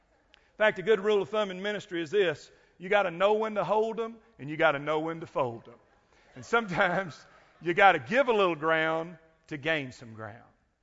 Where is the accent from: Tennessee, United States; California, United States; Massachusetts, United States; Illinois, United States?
Tennessee, United States; Cleveland; I grew up in Cleveland, Tennessee, world headquarters for the Church of God and the Church of God of Prophecy.